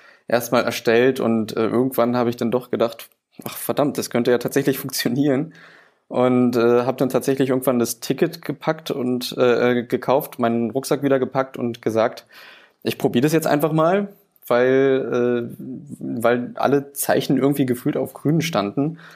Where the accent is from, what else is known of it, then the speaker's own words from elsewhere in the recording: Angermünde, Brandenburg, Germany; Ja, ich komme aus Angermünde. Das liegt östlich in der Uckermark, schon recht nah an der polnischen Grenze. Und ja, ich bin hier geboren, aufgewachsen und dann nach dem Abitur nach Berlin abgehauen